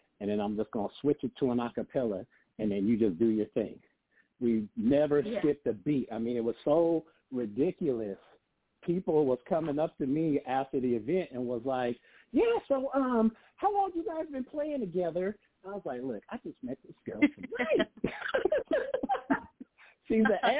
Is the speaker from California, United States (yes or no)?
yes; Sacramento, California, United States; I'm from Sacramento, born and raised.